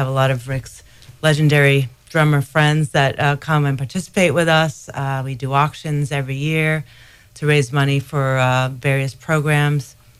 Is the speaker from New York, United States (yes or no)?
yes; Queens, New York, United States; I'm from Queens. Like, we don't do woo-woo.